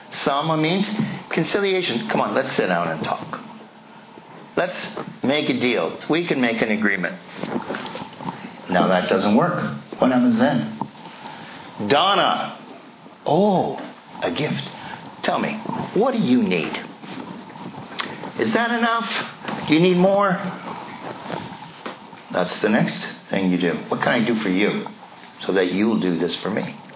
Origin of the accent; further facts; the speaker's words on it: Ireland; I identify, I'm Irish.